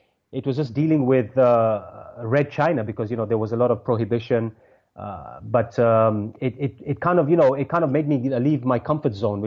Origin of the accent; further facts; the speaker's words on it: London, United Kingdom; Yeah, I grew up in West London